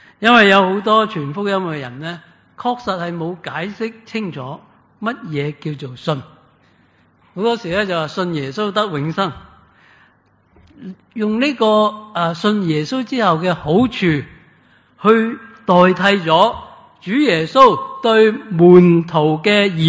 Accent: Australia; 你同我作为澳洲人

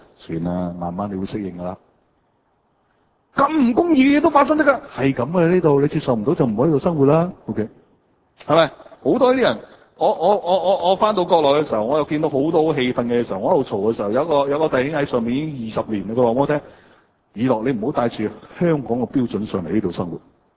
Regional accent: Guangdong, China; 我們廣東人很難明白的

